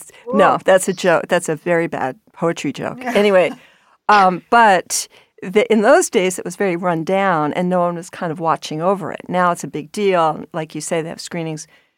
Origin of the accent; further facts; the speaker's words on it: New York, United States; But Easter Sunday had some impact because I grew up in New York.